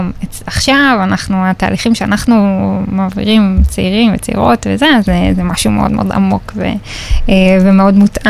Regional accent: Ashdod, Southern District, Israel

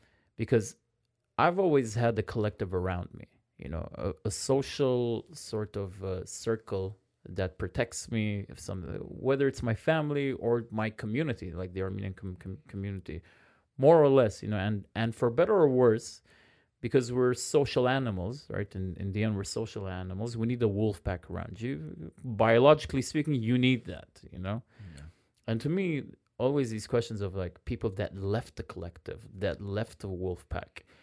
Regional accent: Jerusalem, Jerusalem District, Israel; I was born and bred in the Armenian Core Quarter on Chabad Street. So, you know, most of my life has been around Chabad Street, St. James, and Ararat

